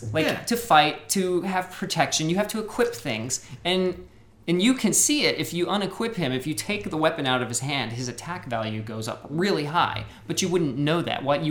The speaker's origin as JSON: {"language": "English", "country": "United States", "said": "I'm from America, and we say Bahamut."}